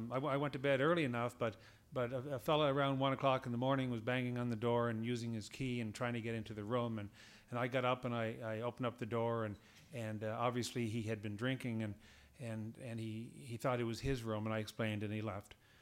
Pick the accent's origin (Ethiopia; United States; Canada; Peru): Canada; Halifax, Nova Scotia; I am from Halifax, Nova Scotia, as you heard in the introduction.